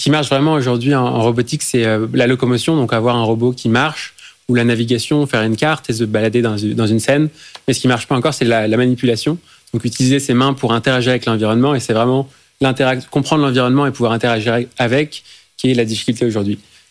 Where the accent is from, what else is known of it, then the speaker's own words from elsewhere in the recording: France; Je suis français.